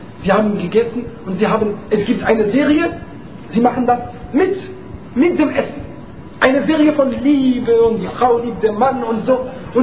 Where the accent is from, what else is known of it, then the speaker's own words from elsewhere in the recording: Morocco; Bei uns in Marokko zum Beispiel, ist, denke ich mal, erst um 7.30 Uhr abends.